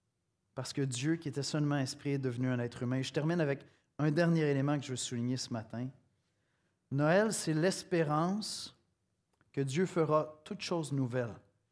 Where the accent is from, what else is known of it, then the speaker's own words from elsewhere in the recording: Quebec, Canada; accent: Québécois; je dis avec mon bel accent québécois